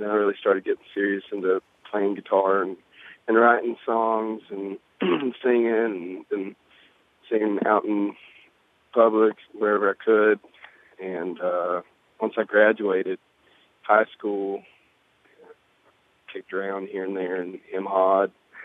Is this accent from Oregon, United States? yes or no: no; Kentucky, United States; I'm from Kentucky originally, but I mean, I've pretty much started playing music in Huntington